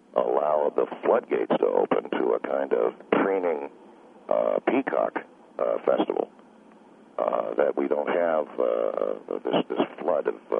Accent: United States; with all due respect, sir, I'm American.

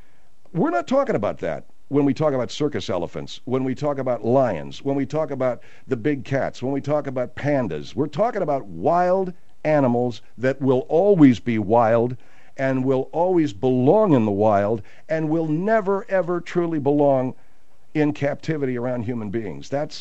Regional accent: Arcadia, California, United States; I grew up in Arcadia, the home of Santa Anita Racetrack. I love thoroughbred racing, and I grew up with the belief

